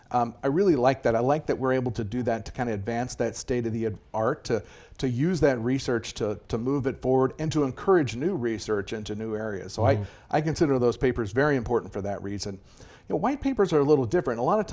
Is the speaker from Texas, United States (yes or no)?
yes; Texas, United States; also born or lived in St. Louis, United States / Boston, United States; I was born in St. Louis, Missouri, and then at 7 years old, moved to Texas and kind of been there, really.